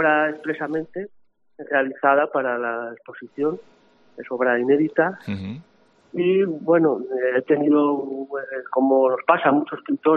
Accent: Zamora, Castile and León, Spain; born there; also born or lived in Valladolid / Salamanca / Paris / Edinburgh; now in Valencia, Spain; Yo, bueno, nací en Zamora, pero bueno, luego he vivido en muchos sitios, en Valladolid, también, en Salamanca, en París, en Edimburgo, y ahora llevo muchos años viviendo en Valencia

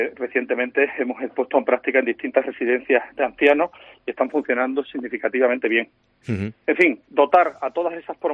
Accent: Badajoz, Extremadura, Spain; teniendo en cuenta que yo soy de Badajoz

